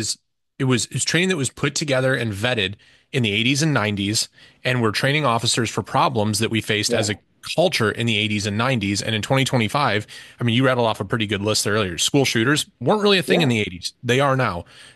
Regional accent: Detroit, Michigan, United States; from Detroit, so

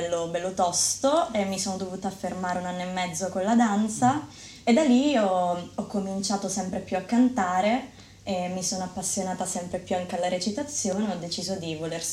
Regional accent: Mussomeli, Sicily, Italy; Allora io vengo da Mussomeli, in provincia di Caltanissetta, proprio al centro della Sicilia.

